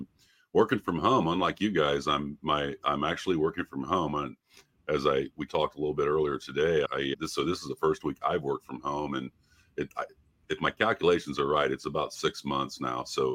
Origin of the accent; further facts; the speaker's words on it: Ohio, United States; Yeah, I'm from Ohio.